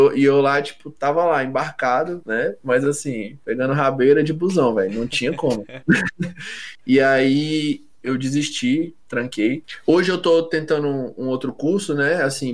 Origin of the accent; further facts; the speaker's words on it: Brasília, Federal District, Brazil; Eu sou de Brasília, né? Eu vim daqui e é isso.